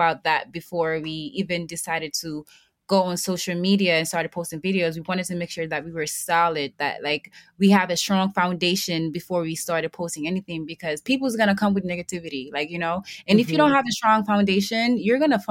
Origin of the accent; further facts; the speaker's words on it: Bronx, New York, United States; Because more than anything, we are from the Bronx, right? Like, we were raised here.